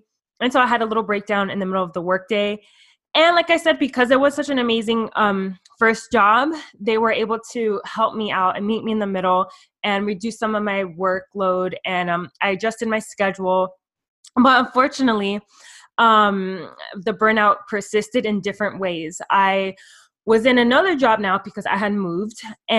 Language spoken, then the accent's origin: English; Miami, Florida, United States; I'm from Miami, Florida.